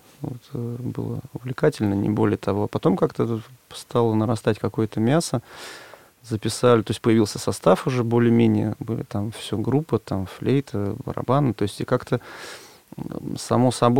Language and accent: Russian; Moscow, Russia; несмотря на то, что группа московская, и учились мы, и росли в Москве, но у меня каждое лето до 14 лет это леса Калужской области, Угра, Сосновый Бор